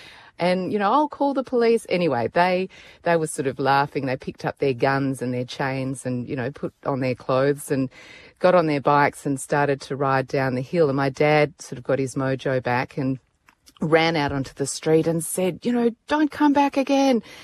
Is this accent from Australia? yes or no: yes; Perth, Western Australia, Australia; also born or lived in Hong Kong; I grew up in Perth, but I spent a lot of time in Hong Kong.